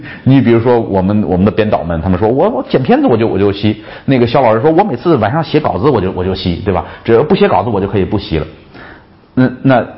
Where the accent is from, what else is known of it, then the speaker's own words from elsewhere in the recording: Shaanxi, China; 这是我们陕西人的骄傲哈